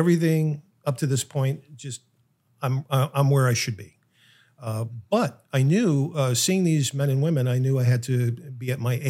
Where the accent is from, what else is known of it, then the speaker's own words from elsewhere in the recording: New York, United States; So I just thought, oh, you know, I'm from New York. New York, it's me.